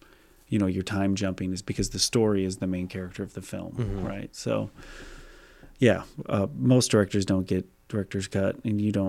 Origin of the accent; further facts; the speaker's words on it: Iowa, United States; I'm just from Iowa, so it's like the biggest stadium I ever walked into, I think, was like the West High, or was it Central?